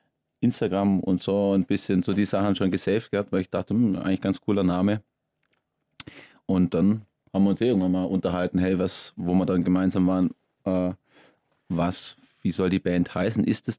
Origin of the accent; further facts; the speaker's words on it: Sindelfingen, Baden-Württemberg, Germany; Aus Stuttgart.